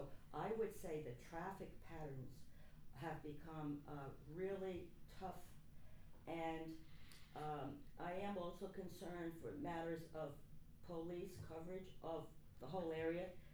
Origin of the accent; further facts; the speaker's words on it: Yonkers, New York, United States; I am from Yonkers, yes. I represented the Italian community, and I was trained as a teacher in Spanish Harlem. When my grandmother came from Italy, she did live in Harlem.